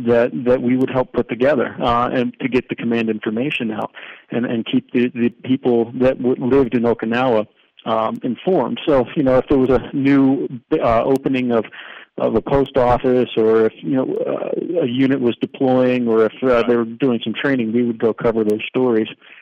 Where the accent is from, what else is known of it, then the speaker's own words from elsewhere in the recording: Phoenixville, Pennsylvania, United States; I'm originally from Phoenixville, Pennsylvania, which is just outside of, next door to Valley Forge National Park, where a lot of people know that George Washington spent a winter and training his troops, so that's where I grew up.